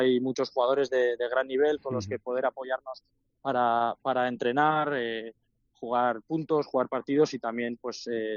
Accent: Pamplona, Navarre, Spain; ahora voy a volver más por casa, más a mi tierra en Pamplona

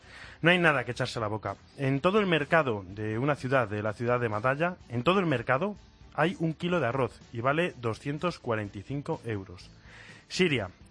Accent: Castilla-La Mancha, Spain; Soy alguien de La Mancha.

